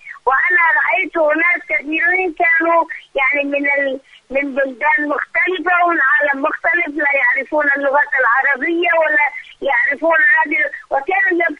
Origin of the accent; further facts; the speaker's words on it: Lebanon; ولذا ترين عندنا في لبنان الطفل الصغير يبكي إلى أمه